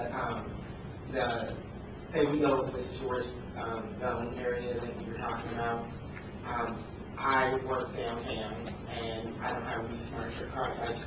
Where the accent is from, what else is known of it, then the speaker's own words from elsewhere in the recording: Fresno, California, United States; I come from Fresno, California, which is not nearly the size of this metropolitan region.